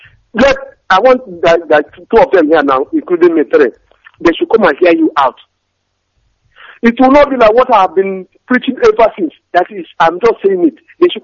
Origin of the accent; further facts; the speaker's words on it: Enugu State, Nigeria; now in Stone, United Kingdom; I'm calling from Stone. I came from Enugu State, or local government precisely.